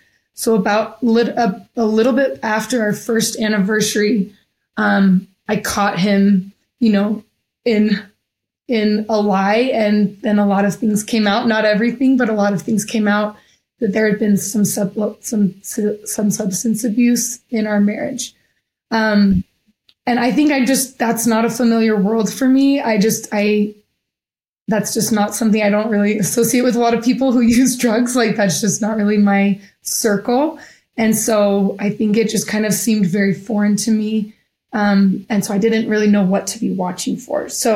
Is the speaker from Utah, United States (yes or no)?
yes; Utah, United States; born there; now in Hawaii, United States; I was born in Utah. My dad was a BYU student when I was born, but Hawaii is home for me now.